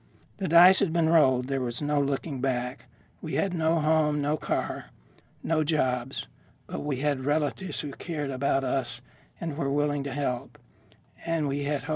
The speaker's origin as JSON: {"language": "English", "region": "Alabama", "country": "United States", "tie": "born or raised there", "said": "I was born and raised in Alabama"}